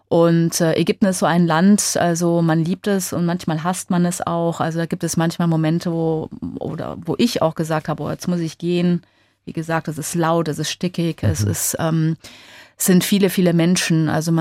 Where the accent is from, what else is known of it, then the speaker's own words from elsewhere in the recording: Germany; also born or lived in Egypt; Aber letztendlich fand ich doch auch, dass ich nach Deutschland, meine Heimat, wieder zurückgehen sollte, um dort nicht zu stranden.